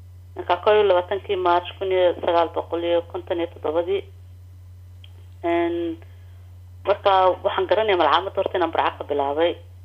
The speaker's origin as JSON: {"language": "Somali", "town": "Hargeisa", "region": "Woqooyi Galbeed", "country": "Somalia", "tie": "born or raised there", "also_born_or_lived": "Berbera", "said": "ayaan ka guurnay waxaan haddana u guurnay berbera ayaan haddana ku jiray standard 6 7 iyo 70 alkantaasan joognay iyadana ilaa 3 sanadood aan deganay haddana waan ka soo guurnay 1972 waxaan soo guurnay Hargeysa standard 8"}